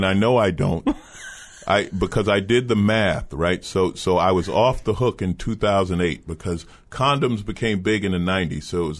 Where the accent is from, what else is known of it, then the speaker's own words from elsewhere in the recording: New York, United States; moved away as an adult; now in Los Angeles, United States; Yeah, I moved to L.A. I grew up in New York, and I went to aviation high school, which is where I learned to fix airplanes